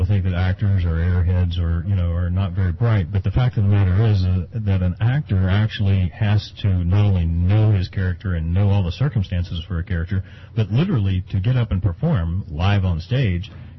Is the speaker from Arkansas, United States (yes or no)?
no; Charleston, West Virginia, United States; I am a 10th generation West Virginian, actually, or actually of this area, which, you know, predates West Virginia. I grew up in Charleston.